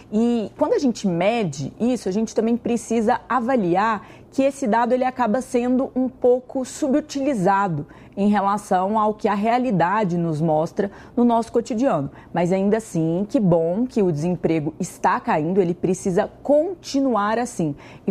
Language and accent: Portuguese; Brazil; nós estamos em índices de crescimento muito aquém do que nós brasileiros sonhamos, desejamos e gostaríamos que acontecesse